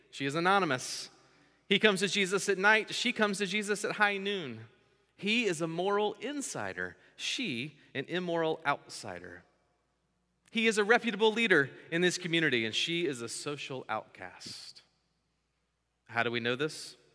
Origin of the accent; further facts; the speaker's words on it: Florence, South Carolina, United States; This is my home state. I'm from Florence, South Carolina. Any Florence people in here?